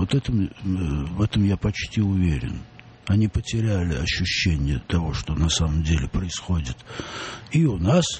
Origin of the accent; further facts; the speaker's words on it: Moscow, Russia; Но все-таки мы всегда думали, что мы, москвичи, далеко впереди